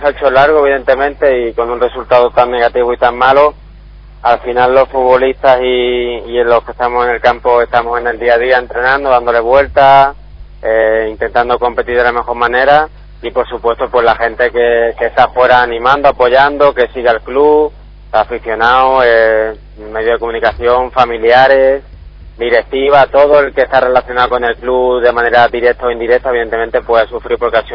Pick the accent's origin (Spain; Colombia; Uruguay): Spain; Andalusia; accent: neutral; me suelen decir que tengo un acento y un tono bastante neutro, que de Andalucía conservo poco, pero bueno, luego en privado sí que algún destello suelto.